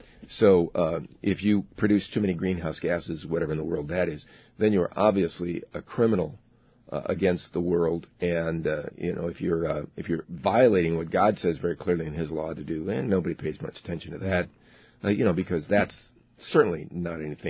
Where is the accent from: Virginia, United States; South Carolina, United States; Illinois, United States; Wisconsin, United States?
Illinois, United States; Chicago; So I grew up in South Chicago, same thing.